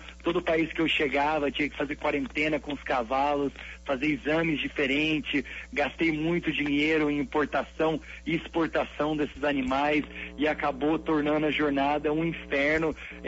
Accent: Espírito Santo do Pinhal, São Paulo, Brazil; até chegar a Espírito Santo do Pinhal, minha cidade natal, pertinho aí de Campinas

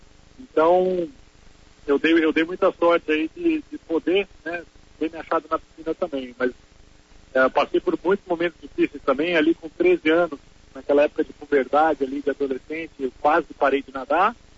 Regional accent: Brazil; porque a gente também, como brasileiro, a gente tem mania de achar que os jogadores de futebol são os folgados

